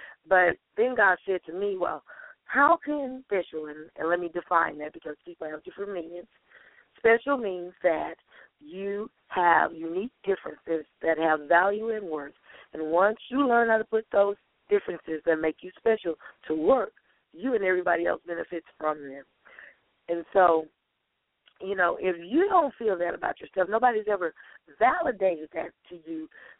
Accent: the South, United States; And for those that are country, because I am from the South, the get her done spirit.

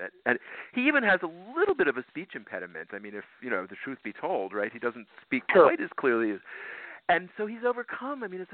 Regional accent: New Jersey, United States; He's actually from my home state of New Jersey. He's from Hudson County. I'm from Essex County, so which are neighboring more or less.

